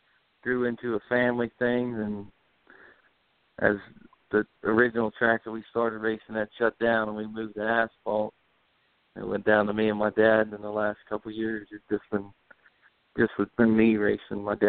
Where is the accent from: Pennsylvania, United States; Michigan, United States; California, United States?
Pennsylvania, United States; Collinsville; I'm from Collinsville, Pennsylvania.